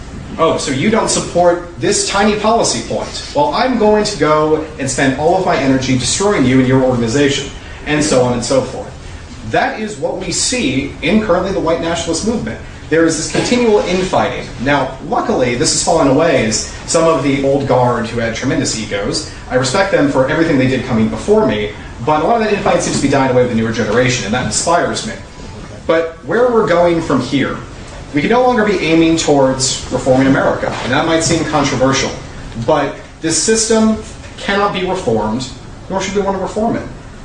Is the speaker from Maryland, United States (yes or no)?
yes; Maryland, United States; where my home state of Maryland, unfortunately, has been occupied by the third world invasion.